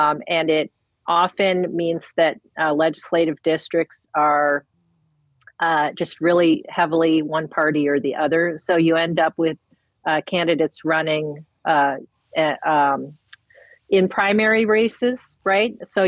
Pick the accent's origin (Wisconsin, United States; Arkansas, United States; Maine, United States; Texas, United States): Wisconsin, United States; Chippewa Falls; I didn't know any radicals growing up in Chippewa Falls, Wisconsin.